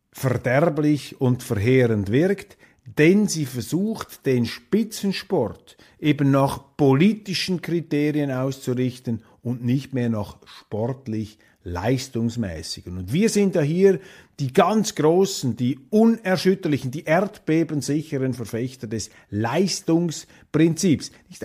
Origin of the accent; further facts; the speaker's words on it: Switzerland; Bald sind wir Schweizer dann vor den Deutschen.